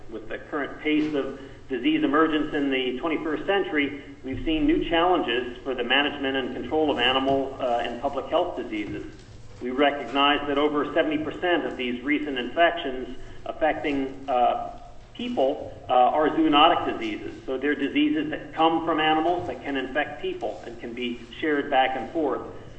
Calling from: Anchorage, Alaska, United States; I'm the state veterinarian for Alaska, and I'm calling in from Anchorage.

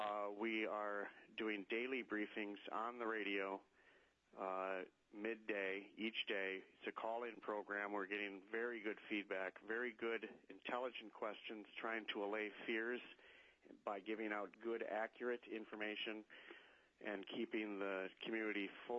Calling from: Petersburg, Alaska, United States

